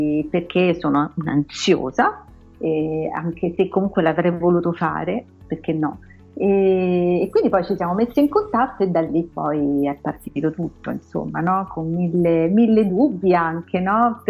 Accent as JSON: {"language": "Italian", "town": "Maccarese", "region": "Lazio", "country": "Italy", "said": "io vengo da Macciarese, vicino Roma"}